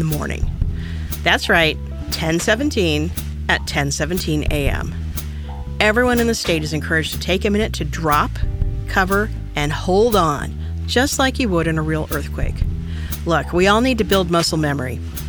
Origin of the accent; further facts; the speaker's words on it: California, United States; Let me tell you, growing up in Southern California, I thought that people in Washington just didn't know what a real earthquake was.